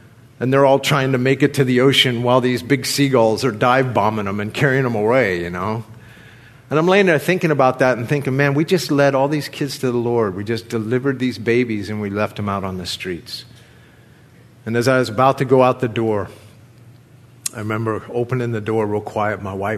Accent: Ohio, United States; Me, I'm a hillbilly from Southern Ohio. I don't even have a high school diploma. I ran away from home at 16 years old.

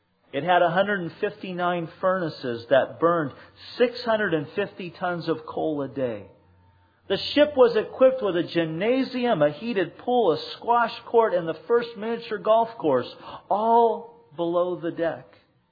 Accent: Santa Ana, California, United States; When I was younger, growing up in Santa Ana, there with my mom and dad

